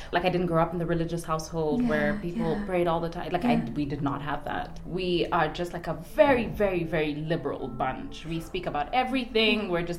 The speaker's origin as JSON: {"language": "English", "country": "Kenya", "tie": "born or raised there", "said": "Born and raised in Kenya. I've actually spent my whole entire life here."}